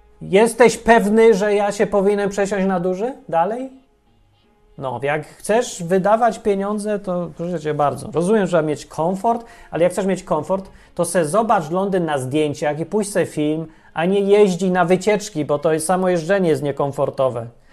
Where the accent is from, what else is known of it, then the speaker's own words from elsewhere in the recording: Kraków, Lesser Poland, Poland; bo ja tam się urodziłem i wychowałem. Ja nie mogę uwierzyć to, co jak Kraków wygląda.